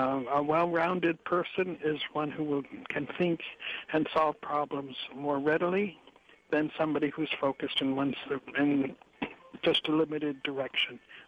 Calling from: Wahiawa, Hawaii, United States; I'm calling from Wahiwa on Oahu.

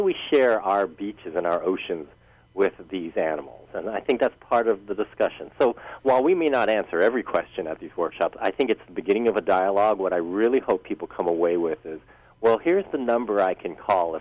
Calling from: Maui, Hawaii, United States; But, you know, I'm calling from Maui

